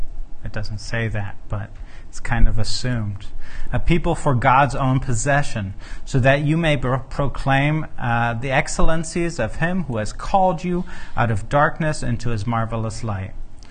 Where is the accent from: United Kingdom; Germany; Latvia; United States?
Germany; they blame it on the fact that I grew up in Germany, but it's not because I grew up in Germany.